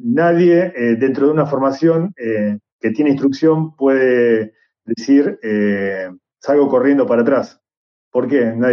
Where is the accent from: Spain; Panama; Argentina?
Argentina; yo he compuesto fuerzas de seguridad aquí en mi país, en Argentina